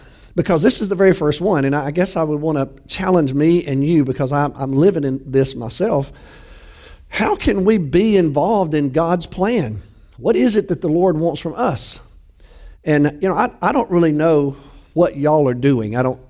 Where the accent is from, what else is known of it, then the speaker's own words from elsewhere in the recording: Alabama, United States; That's not good English, is it? But I'm from Alabama, so y'all can forgive me for that.